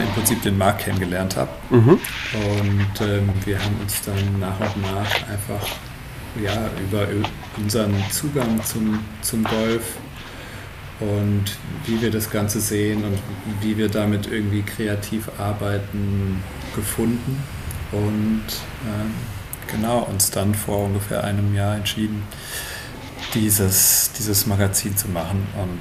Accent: Darmstadt, Hesse, Germany; ich komme aus Darmstadt, nicht so weit weg von dir.

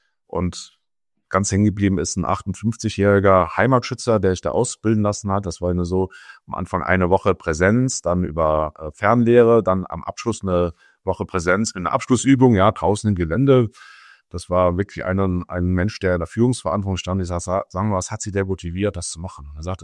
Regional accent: Rhineland-Palatinate, Germany; born there; ich komme gebürtig aus dem Kreis Ahrweiler

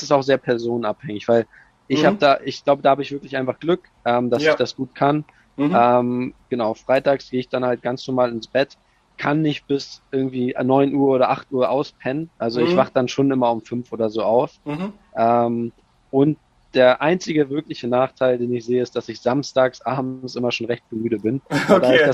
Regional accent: Germany; Und Hamburg einfach, ich meine, ich komme hier aus der Ecke, wir haben auf der Strecke auch ab und zu mal trainiert.

